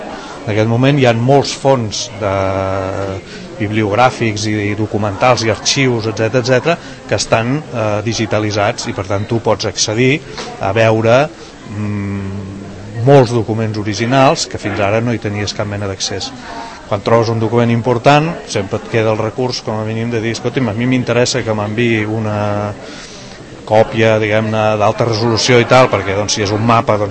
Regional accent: Catalonia, Spain; nosaltres com a catalans

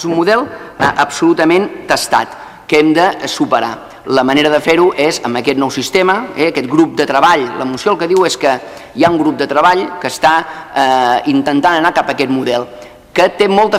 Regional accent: Vilanova i la Geltrú, Catalonia, Spain; Jo soc fill de Vilanova i la Geltrú i hi ha un abans i un després a la comarca del Garraf.

